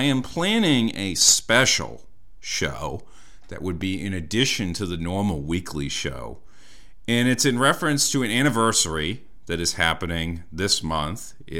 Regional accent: Northeast, United States; Like I said, I'm a kid from the Northeast.

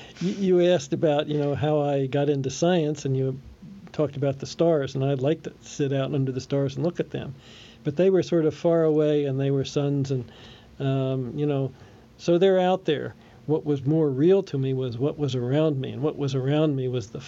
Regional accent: Bryn Mawr, Pennsylvania, United States; born there; eastern Pennsylvania has a bunch of houses that are made out of serpentine stone, and I was born in Bryn Mawr, which is not far from where that is.

